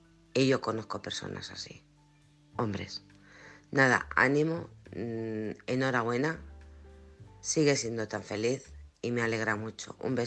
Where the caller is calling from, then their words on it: Alcorcón, Community of Madrid, Spain; de Alcorcón.